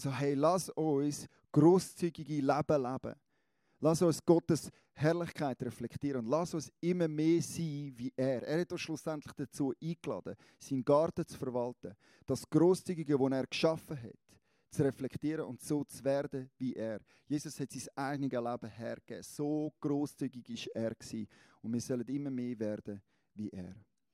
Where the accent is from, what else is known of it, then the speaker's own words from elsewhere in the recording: Switzerland; Als Schweizer